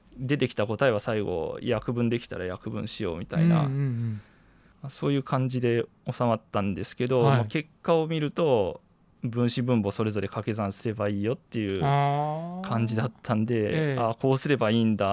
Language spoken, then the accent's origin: Japanese; Hagi, Yamaguchi, Japan; 出身は山口県の萩市です。